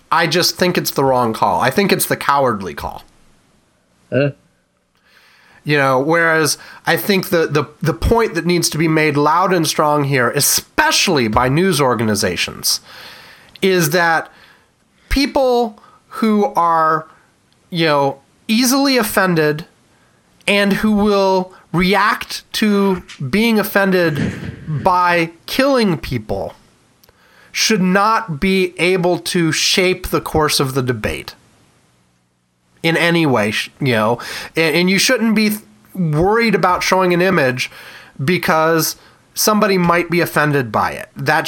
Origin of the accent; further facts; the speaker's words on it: Frederick, Maryland, United States; So this actually happened in the town I went to high school in. I'll call it my hometown. I lived there in my formative